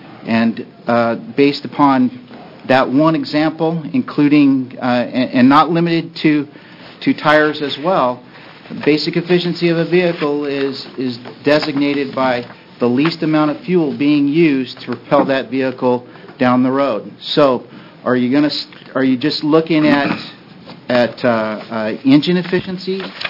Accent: Corvallis, Oregon, United States; I'm from Corvallis, Oregon, and I'm a mechanical engineer.

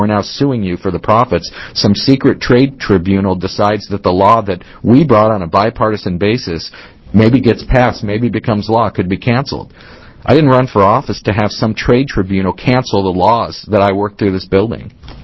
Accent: Coos Bay, Oregon, United States; I grew up in Coos Bay.

